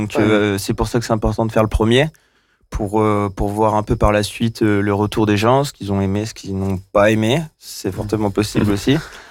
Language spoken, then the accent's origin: French; Montluçon, Auvergne-Rhône-Alpes, France; Alors, on est Desertines, exactement. Ouais. Mais on a grandi à Montluçon et on est tout le temps resté à Montluçon.